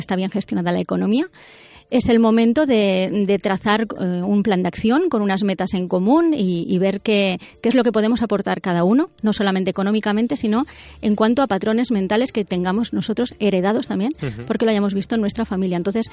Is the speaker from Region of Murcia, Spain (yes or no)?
no; Valencian Community, Spain; Pues mira, tengo 38 años, soy del norte de Castellón